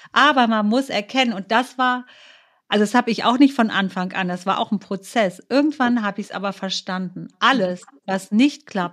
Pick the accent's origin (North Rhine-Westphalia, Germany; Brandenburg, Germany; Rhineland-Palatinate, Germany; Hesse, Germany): North Rhine-Westphalia, Germany; Bonn; born there; Ich bin in Bonn geboren. Ich lebe in Bonn und ich will immer hier sein.